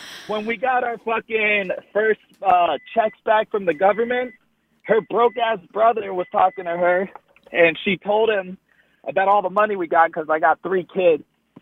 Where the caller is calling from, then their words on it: Oceanside, California, United States; from Oceanside, California.